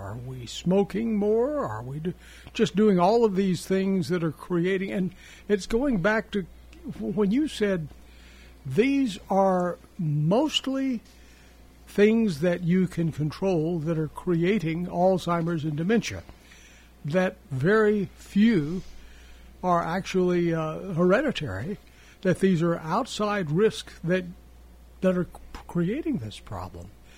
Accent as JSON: {"language": "English", "region": "the South", "country": "United States", "said": "So if we goodness knows, and we're from the South, we eat too much fried food, things like that."}